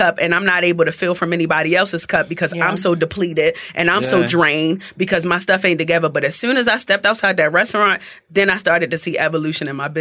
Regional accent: Baltimore, Maryland, United States; accent: Baltimore; now in Atlanta, United States; And you can't tell me nothing different with my Baltimore accent.

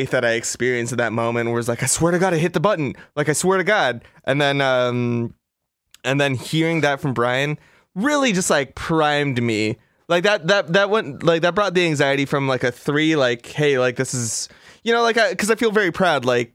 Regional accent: Los Angeles, California, United States; I was like, please, I'm from Los Angeles. I'm so scared out here.

